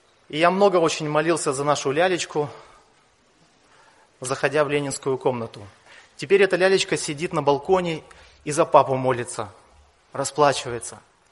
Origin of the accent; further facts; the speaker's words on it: Kamchatka Krai, Russia; Я родился на Камчатке и жил там. Женился в Благовещенске. После женитьбы мы переехали на Нижний Амур, село Богородское. Это земля моих предков